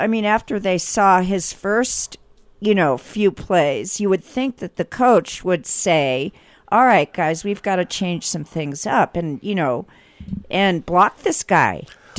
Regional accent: Oklahoma, United States; I'm from Oklahoma.

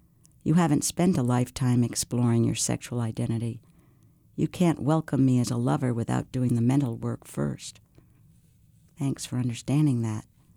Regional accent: Samoa; now in United States; I was born a male in Samoa. I was called Fafafine, which is considered a third gender there. My family treated me like a girl, and I fulfilled the role of daughter. When I moved to the United States

